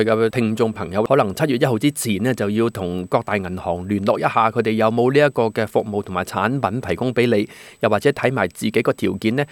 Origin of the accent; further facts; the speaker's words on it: China; 對我哋中國人嚟講咧